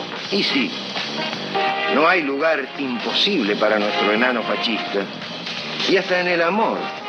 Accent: Argentina; ¿Somos autoritarios los argentinos?

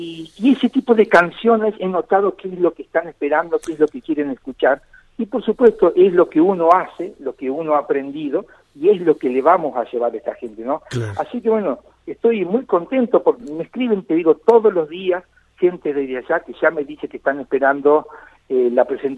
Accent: Diamante, Entre Ríos, Argentina; En Diamante, Diamante. Soy de Diamante, sí, nacido y criado.

